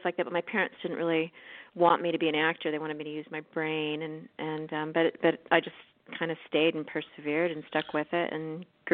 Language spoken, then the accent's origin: English; Burbank, California, United States; I have the most boring story out here. I was born in Burbank.